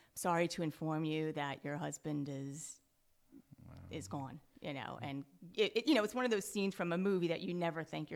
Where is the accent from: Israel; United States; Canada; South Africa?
United States; Rocky Point, New York; also born or lived in Pennsylvania; I grew up on Long Island. Can I say which area or does it not matter?